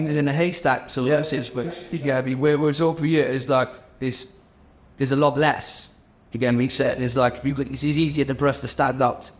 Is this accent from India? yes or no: no; Wales, United Kingdom; that is that we're Welsh and we're from Wales.